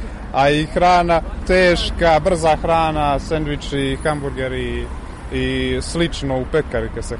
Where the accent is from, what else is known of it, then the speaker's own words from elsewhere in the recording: Podgorica, Montenegro; Iz Podgorice.